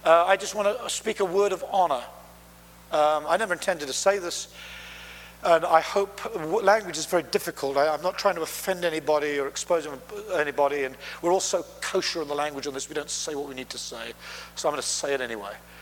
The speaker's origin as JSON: {"language": "English", "country": "United Kingdom", "said": "And I'm Brit, you know"}